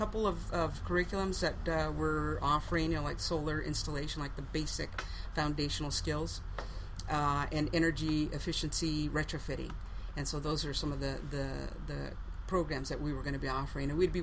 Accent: Pomona, California, United States; moved away as an adult; now in Long Beach, United States; But I was born and raised in Pomona, which is about 40 miles from here, and went to school there and spent probably the first 18 years there in Pomona, and then moved around from there.

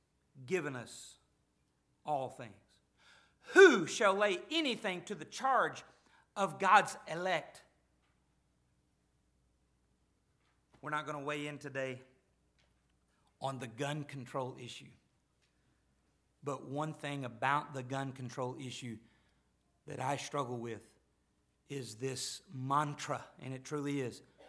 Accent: Arkansas, United States; now in Missouri, United States; I'm not from around here. I'm from Arkansas.

